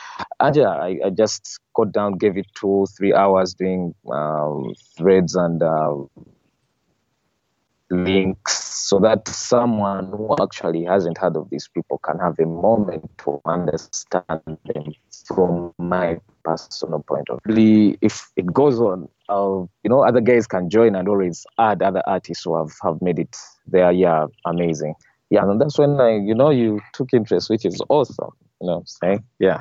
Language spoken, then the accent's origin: English; Kampala, Central Region, Uganda; from Uganda, Kampala. I'm a lover of music.